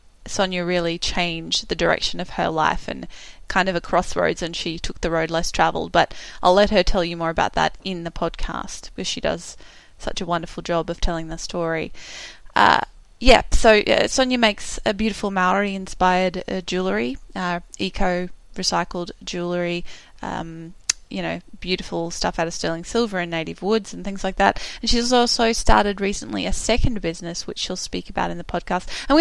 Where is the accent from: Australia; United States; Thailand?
Australia; As you can probably hear, I'm an Aussie